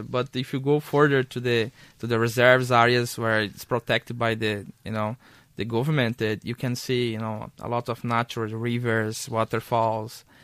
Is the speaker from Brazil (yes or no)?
yes; Araputanga, Mato Grosso, Brazil; English is a second language; Yes, I'm from Mato Grosso. And the city is called Araputanga. It's a small city. It's a county from the state.